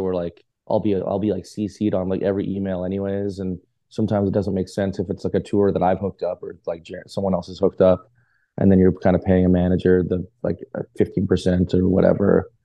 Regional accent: Winnipeg, Manitoba, Canada; now in Toronto, Canada; Winnipeg. I'm in Toronto now, but I grew up in Winnipeg until I was, until I could move.

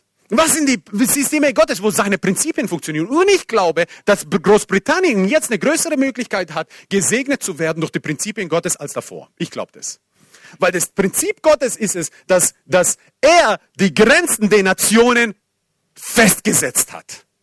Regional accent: Croatia; Nein, ich bin Kroate.

